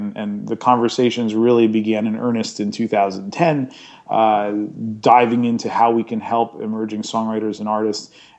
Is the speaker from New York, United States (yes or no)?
yes; New York, United States; I was obsessed with lots of different bands growing up in New York.